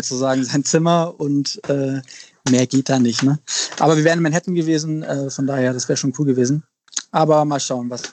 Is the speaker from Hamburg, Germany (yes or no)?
yes; Hamburg, Germany; Das ist schon meine Heimat hier. Und meine Familie wohnt hier und meine ganz engen Freunde, die ich sehr liebe, die leben auch alle hier.